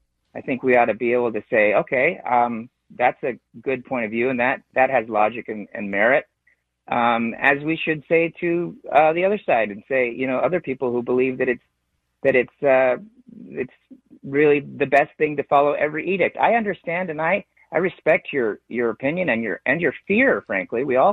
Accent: Seattle, Washington, United States; I grew up in West Seattle, went to school at Roosevelt High School.

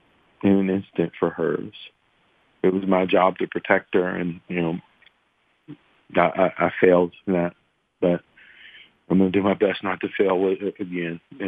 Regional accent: McKeesport, Pennsylvania, United States; I'm from McKeesport, you know, and I see, you know, that what's, you know, happened in the town.

